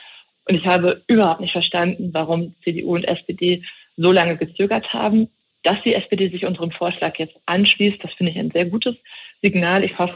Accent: Rhineland, Germany; Ich komme aus dem Rheinland, da wurden ganze Dörfer umgesiedelt.

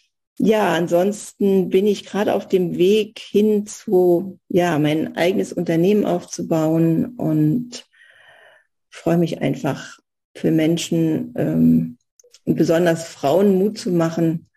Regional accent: East Germany, Germany; Ich bin im Osten groß geworden, hatte gerade mein Studium in der damaligen Sowjetunion absolviert

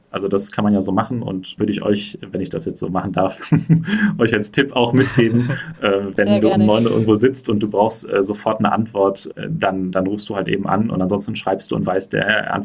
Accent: Germany; Ich darf das vielleicht als Deutscher auch sagen. die ganze Familie ist bei mir alles irgendwie deutsch.

